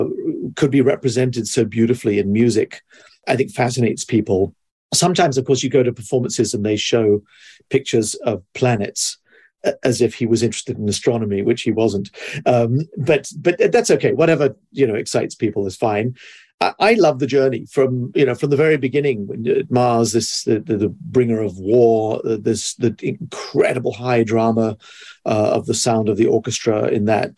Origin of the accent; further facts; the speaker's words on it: England, United Kingdom; also born or lived in Toronto; I grew up in England. I mean, I was born in Toronto, but from the age of 5 to 19, I grew up.